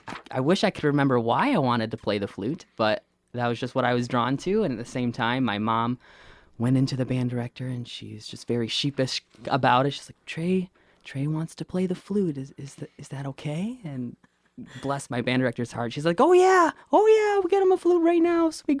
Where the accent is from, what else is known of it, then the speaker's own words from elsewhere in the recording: Clio, Michigan, United States; I grew up in Clio, Michigan, which is, like you said, over on the east side, kind of by the Flint area, rather small town.